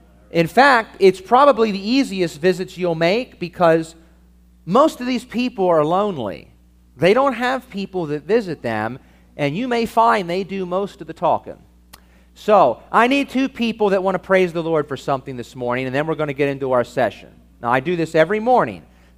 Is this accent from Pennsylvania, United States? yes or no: yes; York, Pennsylvania, United States; York, Pennsylvania is where I grew up, and that's my hometown where my family lives